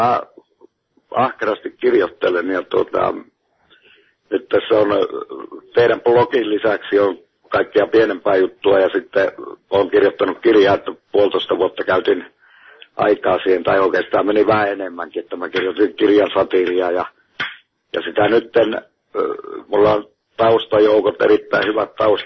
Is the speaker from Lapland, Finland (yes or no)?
yes; Ivalo, Lapland, Finland; now in Helsinki, Finland; nyt olen täällä Helsingissä. Ja olen tuolta Ivalosta lähtöisin